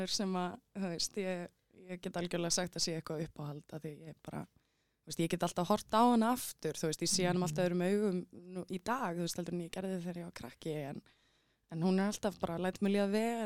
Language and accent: Icelandic; Álftanes, Capital Region, Iceland; ólst upp á Altanis en við fórum í það sem hét Bessin.